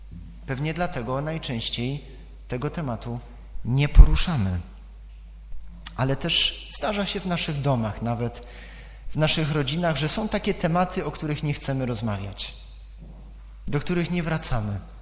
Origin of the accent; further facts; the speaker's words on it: Silesian Voivodeship, Poland; Sam przecież pochodzę z tego kościoła, dodatkowo jeszcze ze Śląska Cieszyńskiego, w którym o tych sprawach zupełnie się nie mówiło.